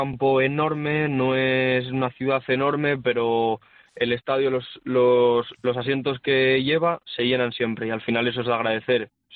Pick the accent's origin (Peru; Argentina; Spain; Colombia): Spain; Oviedo, Asturias; soy de Oviedo, obviamente soy muy de Oviedo